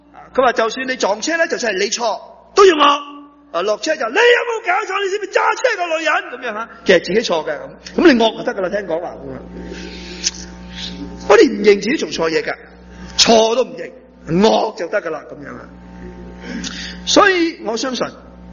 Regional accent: Malaysia; 我第一个车牌喺马来西亚考嘅，我系马来西亚人嚟嘅。

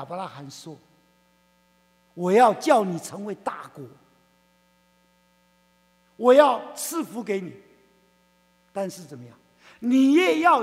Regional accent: Chongqing, China; also born or lived in Wuhan; 我生在抗战的第二年，爸爸从军去抗日，妈妈怀着我往后方逃，逃到武汉的时候生下来我，不足月，不会吃奶，妈妈又没有奶，所以 这个孩子活不了，也长不成，从小就身体很不好，6岁在重庆就害了脑膜炎

